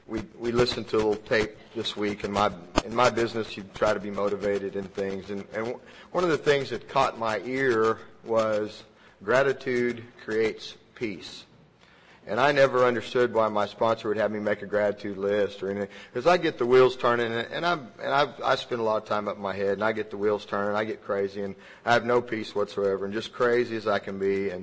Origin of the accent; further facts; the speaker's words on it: Shawnee, Oklahoma, United States; born there; I was born in Shawnee, Oklahoma.